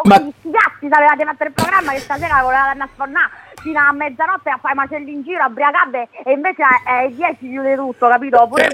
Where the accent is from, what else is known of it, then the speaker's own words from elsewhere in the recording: Rome, Lazio, Italy; Io sono di Roma, abito a Flaminio.